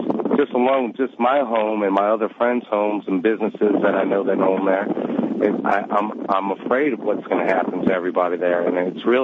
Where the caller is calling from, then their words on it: Welsh, Louisiana, United States; I'm in Welsh, Louisiana right now.